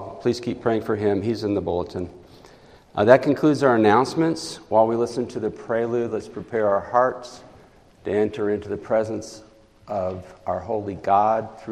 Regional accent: Lompoc, California, United States; born there; I was born on Lompoc Air Force Base, Lompoc, California.

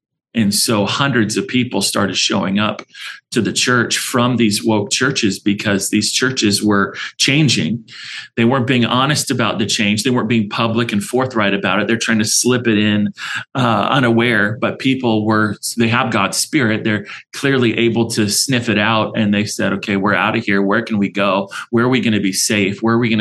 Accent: California, United States; now in Arizona, United States; we live here in Arizona. We're transplants from California, so don't hold that against us

